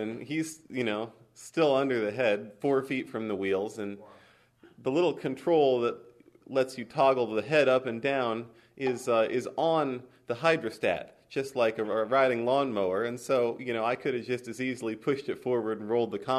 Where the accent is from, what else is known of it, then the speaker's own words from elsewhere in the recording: Fulton County, United States; I grew up over in Fulton County, and Tata was my first word, and it meant tractor.